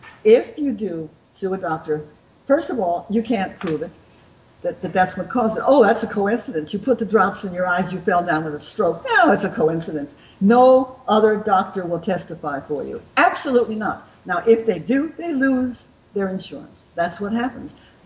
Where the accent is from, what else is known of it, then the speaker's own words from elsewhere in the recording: Los Angeles, California, United States; moved away as an adult; also born or lived in St. Louis, Missouri; now in Australia; I was born in Missouri, in St. Louis, but I lived most of my American life in Los Angeles. So I guess I'm a Yank / Aussie.